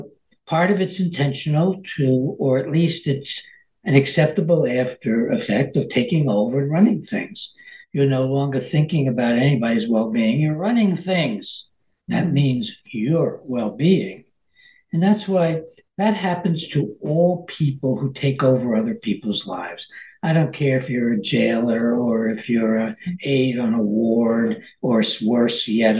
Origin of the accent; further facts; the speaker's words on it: New York, United States; I grew up on Long Island in a Nouveau Riche community where the Jews were moving in from New York City and Brooklyn.